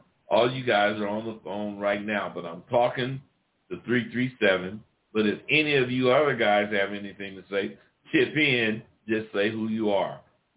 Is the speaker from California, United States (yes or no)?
yes; California, United States; Real motherfuckers, you know, yeah, they can tell I'm from Cali.